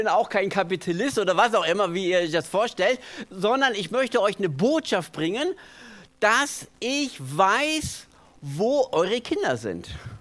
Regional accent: Memmingen, Bavaria, Germany; Also ich komme aus Memmingen.

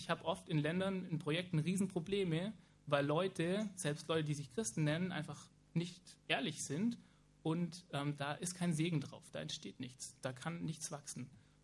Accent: Germany; ganz besonders als Deutsche. Wir hier in unserer Region zum Beispiel, wir profitieren auch ganz viel davon, dass Waffen exportiert werden.

